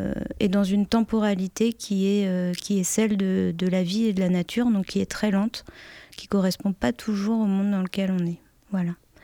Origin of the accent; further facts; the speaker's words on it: Normandy, France; J'ai grandi dans l'Eure et j'habite à Gers, dans la Manche.